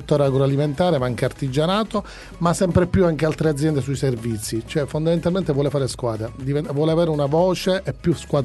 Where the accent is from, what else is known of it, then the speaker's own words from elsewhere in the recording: Sicily, Italy; Il siciliano, dico in generale, siamo siciliani